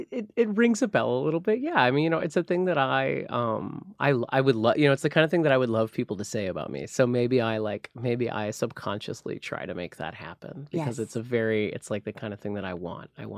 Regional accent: Manhattan, New York, United States; So when I was little, we lived right here in Manhattan. We lived in the Village.

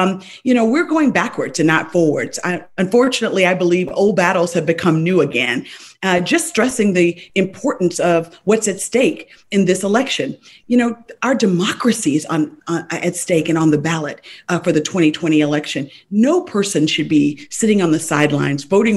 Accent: Selma, Alabama, United States; My district includes Birmingham, Montgomery, and my hometown of Selma, Alabama.

